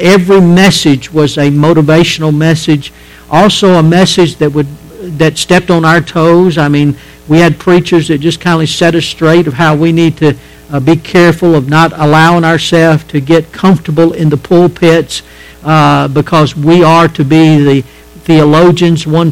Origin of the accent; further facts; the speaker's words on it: Alabama, United States; Alabama, we're kind of laid back. Matter of fact, I think that that's why when you go to a place like that as a Southerner, you're easily identified.